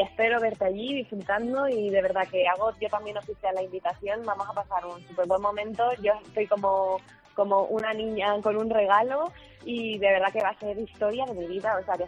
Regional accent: San Cristóbal de La Laguna, Canary Islands, Spain; Tengo alguna sorpresa preparada, por supuesto, por ser mi tierra. Después de 6 años, por fin piso la Laguna y además la piso por fuera de la Torre de la Concepción, que es que además yo cantaba en la calle de esas calles.

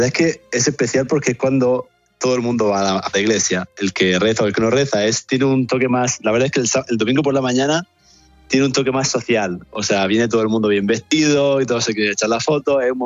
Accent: Murcia, Region of Murcia, Spain; moved away; A lo mejor yo soy de Murcia, a lo mejor en mi parroquia no era algo que se buscaba mucho

